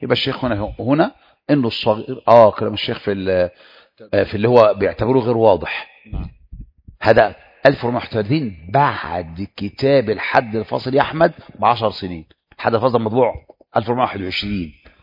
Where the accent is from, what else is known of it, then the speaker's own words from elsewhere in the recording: Egypt; أنا بقى مصري